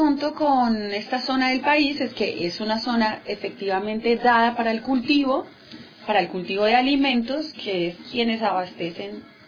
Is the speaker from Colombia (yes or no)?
yes; Colombia; accent: Colombian; mi tonada que efectivamente no es argentina, es más colombiana